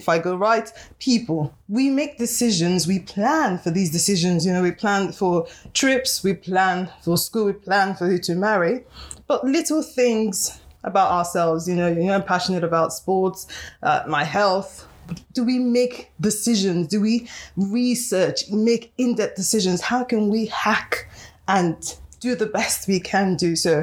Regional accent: Nigeria; I'm Nigerian and in my culture, Igbo culture, we describe people by their physical attributes

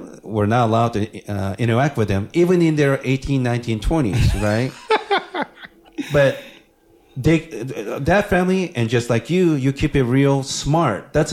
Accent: Japan; you know, I grew up in Japan, so everybody looks the same.

